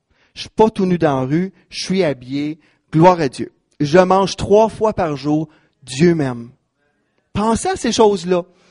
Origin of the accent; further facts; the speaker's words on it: Canada; Parce que même si on est Canadien